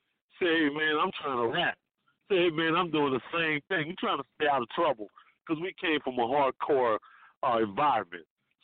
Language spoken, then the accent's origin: English; New Orleans, Louisiana, United States; Being as though I'm from New Orleans, so I had to scout the whole Bay Area out